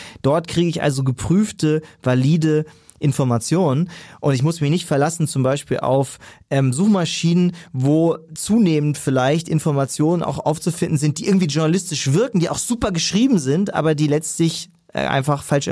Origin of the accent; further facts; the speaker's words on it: Ratzeburg, Schleswig-Holstein, Germany; ich komme ursprünglich aus Ratzeburg, von daher, also wir sind hier im Norden.